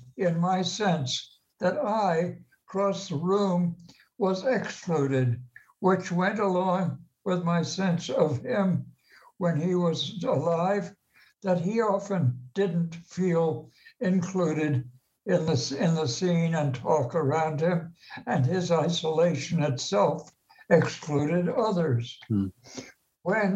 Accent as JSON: {"language": "English", "town": "Maplewood", "region": "New Jersey", "country": "United States", "tie": "born or raised there", "said": "My family, my father's family, had a burial plot in a cemetery in West Orange, New Jersey. I grew up in Maplewood nearby."}